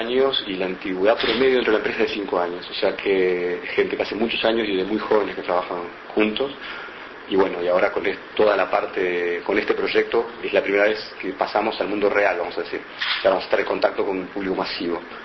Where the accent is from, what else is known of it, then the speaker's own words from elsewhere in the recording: Uruguay; somos 45 uruguayos, muchos de múltiples nacionalidades, hablamos 6 lenguas, hablamos italiano, español, francés, portugués, alemán, inglés y alemán.